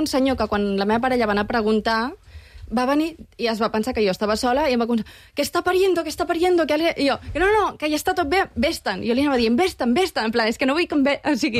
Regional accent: Sant Pol de Mar, Catalonia, Spain; Jo sóc de Sant Pol de Mar, són 50 i pico quilòmetres.

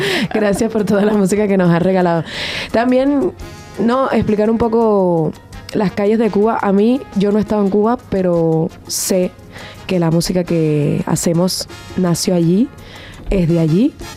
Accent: Venezuela; Yo vengo de Venezuela

